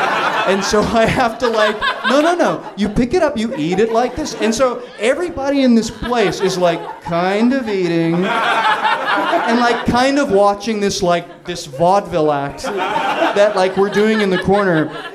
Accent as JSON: {"language": "English", "town": "Los Angeles", "region": "California", "country": "United States", "said": "And yeah, we're from LA."}